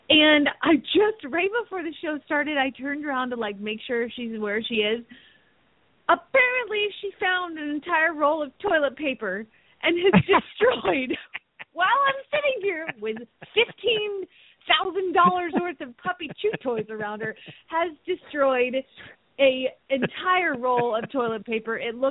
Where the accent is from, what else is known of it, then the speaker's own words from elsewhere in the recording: Phoenix, Arizona, United States; from Phoenix, Arizona